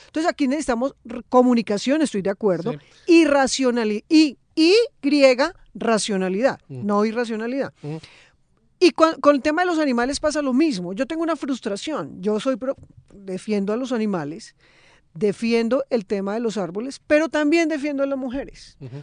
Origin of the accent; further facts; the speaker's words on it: Bogotá, Colombia; Es un tema que a mí me da vergüenza como bogotana, porque yo sí amo Bogotá.